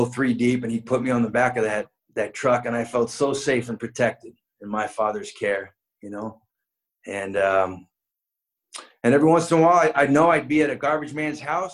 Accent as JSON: {"language": "English", "region": "California", "country": "United States", "tie": "born or raised there", "said": "And I'm from the East Bay. I'm born and raised to a wonderful set of migrant parents. They're from the Azores Islands."}